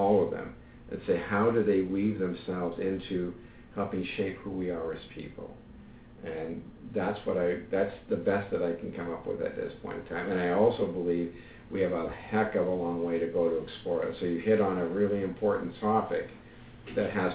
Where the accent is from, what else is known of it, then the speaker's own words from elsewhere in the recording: Kirkland Lake, Ontario, Canada; I was born in Northern Ontario, Kirkland Lake. I grew up in Canada, I'm Canadian